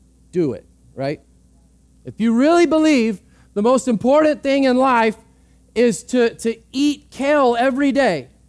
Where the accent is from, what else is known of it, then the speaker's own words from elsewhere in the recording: Texas, United States; I'm a Texan, I eat meat.